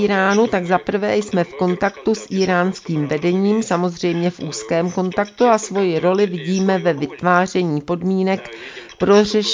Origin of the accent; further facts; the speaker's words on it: Kyrgyzstan; pocházím z Kyrgyzstánu